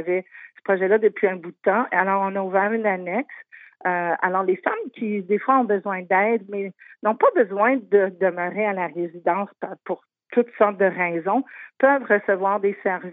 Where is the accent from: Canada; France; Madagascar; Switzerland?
Canada; Quebec; Moi, je peux juste m'imaginer, je viens du Québec